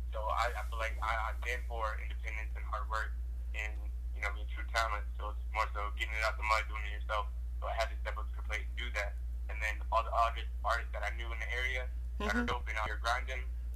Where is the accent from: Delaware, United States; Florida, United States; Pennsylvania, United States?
Delaware, United States; I did that right in my hometown as well in Delaware.